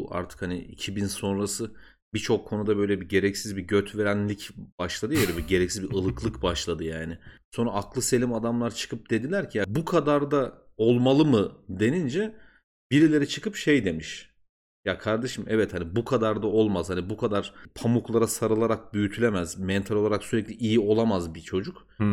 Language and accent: Turkish; Black Sea Region, Turkey; Şimdi biz Karadeniz'de olduğumuz için bizim büyükler falan da böyle hani çocuğu döverek seven, şakaları küfürlü olan, eğitim metodu olarak rencideyi kullanan bir aile yapımız var bizim.